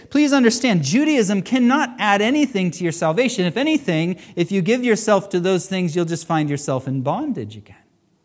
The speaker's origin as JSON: {"language": "English", "country": "United States", "said": "And I know, you know, I'm from America."}